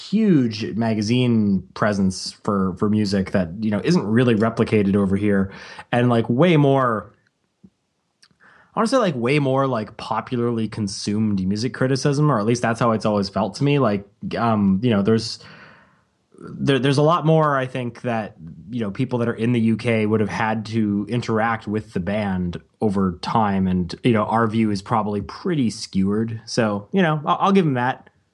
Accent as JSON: {"language": "English", "country": "Canada", "said": "I'm speaking as a Canadian here"}